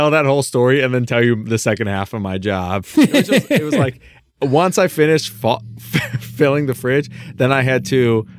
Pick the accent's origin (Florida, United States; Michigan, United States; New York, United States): Michigan, United States; I grew up in Michigan. It was miserable. I played football when it was snowing.